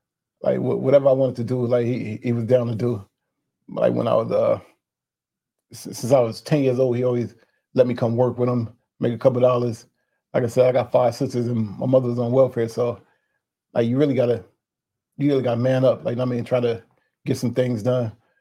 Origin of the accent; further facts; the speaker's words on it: New Haven, Connecticut, United States; From right here in New Haven. I actually grew up in almost every street in New Haven. I've never had a house that I've just moved around a lot. That's how it is in the hood. I'm mostly from Fairhaven. I would say I'm from Fairhaven.